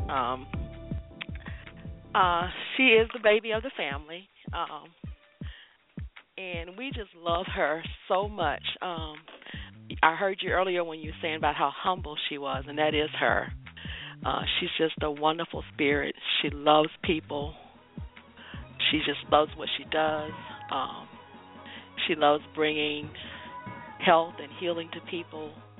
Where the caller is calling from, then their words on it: Atlanta, Georgia, United States; I'm calling from Atlanta.